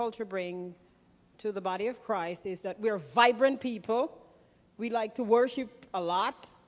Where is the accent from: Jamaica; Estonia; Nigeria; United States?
Jamaica; I'm from Jamaica, the sunny island that everyone loves, I hope.